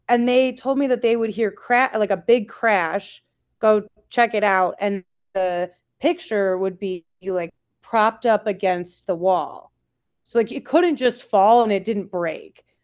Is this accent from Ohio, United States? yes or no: no; Libertyville, Illinois, United States; I'm from Libertyville, Illinois.